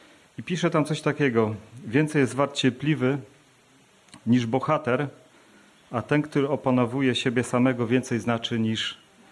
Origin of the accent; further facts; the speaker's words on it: Kuźnia Raciborska, Silesian Voivodeship, Poland; Ja jestem z Kuźni Raciborskiej, bracia.